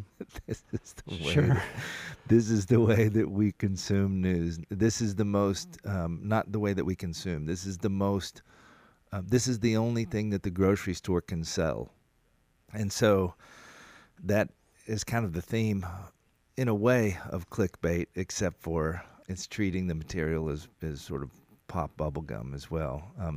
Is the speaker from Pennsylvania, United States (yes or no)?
no; Oklahoma, United States; I mean, I raised kids and I was raised in Oklahoma. So I've, you know, played football and eaten apple pie